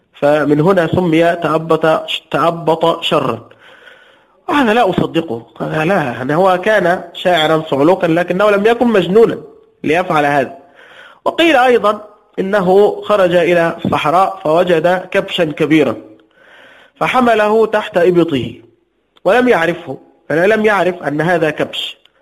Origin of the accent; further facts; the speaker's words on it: Egypt; كان عندنا في مصر شيخ